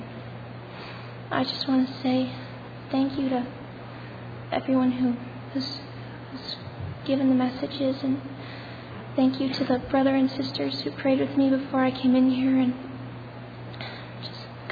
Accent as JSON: {"language": "English", "region": "Vermont", "country": "United States", "said": "I'm from Vermont"}